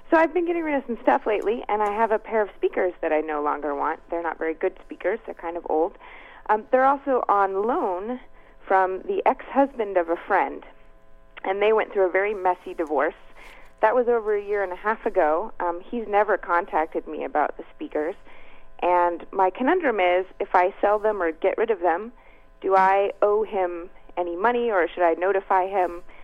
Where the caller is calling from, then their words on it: Burlingame, California, United States; I'm calling from Burlingame.